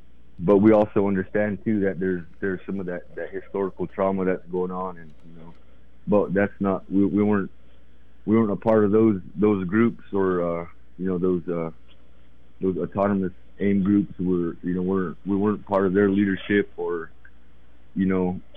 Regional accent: Duck Valley Indian Reservation, United States; I'm a Western Shoshone from the Duck Valley Indian Reservation. We're not far from the Fort McDermitt Indian Reservation

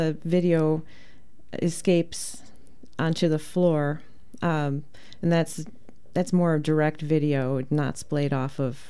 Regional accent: Illinois, United States; I am. I'm from the Chicago area.

